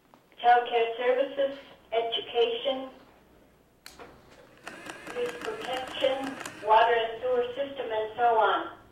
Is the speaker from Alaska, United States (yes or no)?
yes; Kwikset, Alaska, United States; I've been born and bred in Kwikset. And the population is close to 700 people.